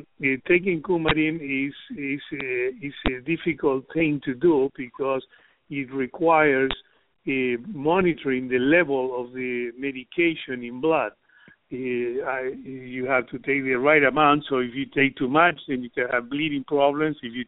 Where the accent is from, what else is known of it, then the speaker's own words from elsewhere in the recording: Argentina; You know, I'm a foreigner. I'm, you know, like you said earlier, I'm from Argentina.